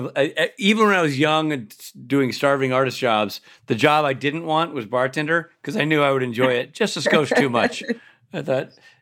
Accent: Nashville, Tennessee, United States; But like, look, I'm from Nashville

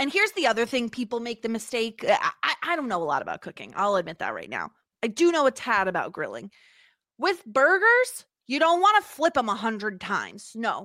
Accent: United States; Do we want to talk about Johnny not knowing how to grill? Because it, as an American, it offends me. I feel like we are a grilling nation.

